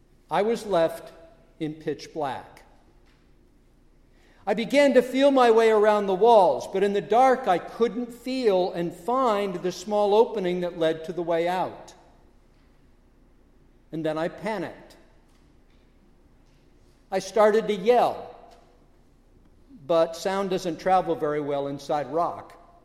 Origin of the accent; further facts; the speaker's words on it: Vermont, United States; When I was growing up in Vermont, I remember loving to explore some of the caves in our area.